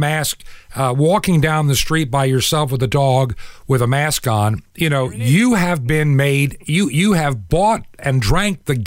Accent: New York, United States; No offense. I am from New York.

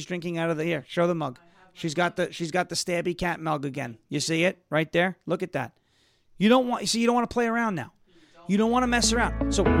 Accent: Long Island, New York, United States; when I grew up in New York, Long Island, our family was Jets season ticket holders.

